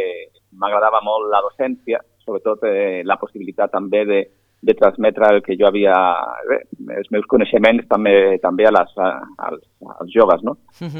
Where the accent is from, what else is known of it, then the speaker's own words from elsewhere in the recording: Galicia, Spain; Catalan is a second language; vaig començar allà a Galícia, jo soc gallec